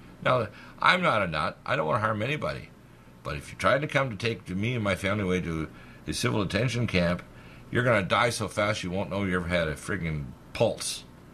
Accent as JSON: {"language": "English", "country": "Canada", "tie": "born or raised there", "also_born_or_lived": "Detroit, United States", "moved": "as an adult", "said": "I'm basically a Can-American. I was born in Detroit, but I was raised the first 20 years plus in Canada."}